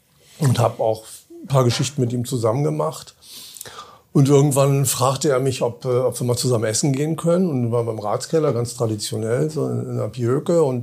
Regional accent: Bremen, Germany; born or raised there

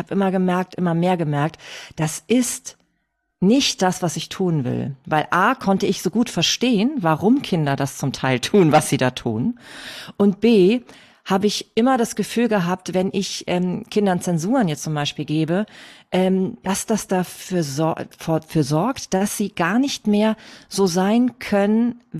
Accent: Hamburg, Germany; wie schon gehört. Ich komme aus Hamburg. Ich bin alleinerziehend mit 2 Töchtern. Ich selbst bin inzwischen 46

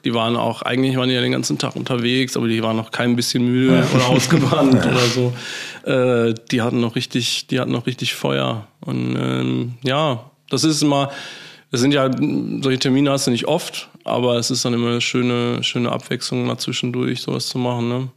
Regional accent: Dortmund, North Rhine-Westphalia, Germany; Genau, das war mein erstes Mal Stadion bei uns in Dortmund.

